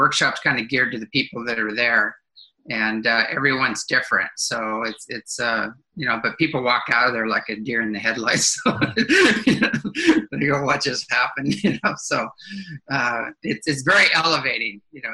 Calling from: Maui, Hawaii, United States; I'm in Maui, actually.

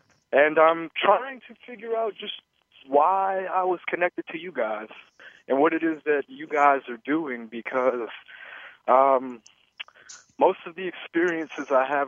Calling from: New Orleans, Louisiana, United States; I am calling from New Orleans, Louisiana.

